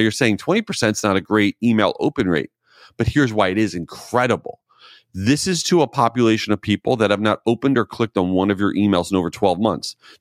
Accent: New York City, New York, United States; Tommy, I'm sorry for making fun, but I can because I'm from New York.

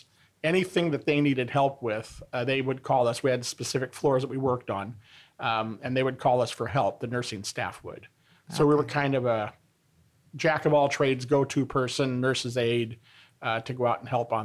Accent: Madras, Oregon, United States; Well, I'm a native Oregonian. I grew up in Madras, Oregon, on a farm about 2.5 miles from Warm Springs. So that's my background, Central Oregon, farm kid.

